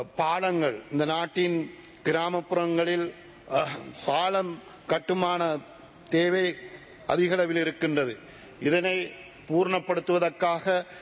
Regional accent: Kalmunai, Eastern Province, Sri Lanka; நான் எனது தாயகமான நாம் பிறந்து வளர்ந்து கல்வி கற்ற கல்முனை மாநகர பிரதேசம்

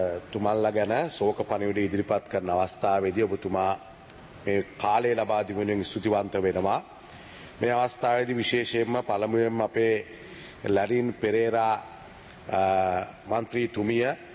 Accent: Payagala, Western Province, Sri Lanka; born there; එතන එහා පැත්තේ පයාගල මං ඉපදුනේ පයාගල

